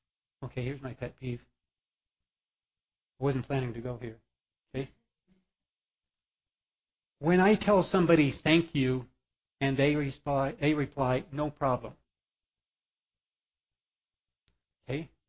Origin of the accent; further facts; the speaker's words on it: United States; born there; it's by God's grace that I was born in the United States and healthy